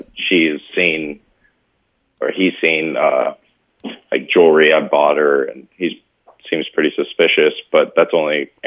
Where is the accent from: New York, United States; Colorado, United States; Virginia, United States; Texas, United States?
Colorado, United States; now in Norway; From Colorado, actually. But, yeah, I was calling about the relationship problem I'm having.